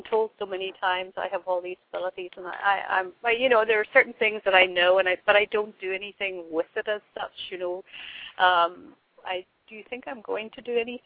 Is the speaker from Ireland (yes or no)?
yes; Ireland; He lives in Ireland. I'm from Ireland.